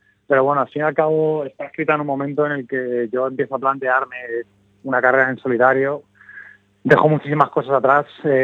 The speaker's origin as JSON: {"language": "Spanish", "town": "Alcalá de Henares", "region": "Community of Madrid", "country": "Spain", "said": "yo soy de Alcalá de Henares, que somos una ciudad súper hermanada con Galicia, de hecho, porque pues hay mucho gallego por aquí"}